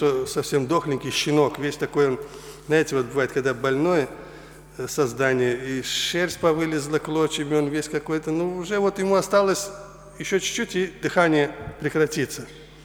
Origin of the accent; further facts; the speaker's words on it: Baku, Azerbaijan; Я из Азербайджана, и со мной еще были трое братьев наших. Буквально неделю назад, вот так же в четверг вечером, у нас в Баку брала начало молодежная конференция.